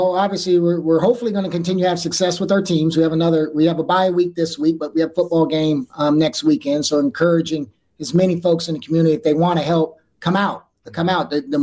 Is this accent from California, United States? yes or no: yes; Sacramento, California, United States; As I said, I grew up in South Sacramento.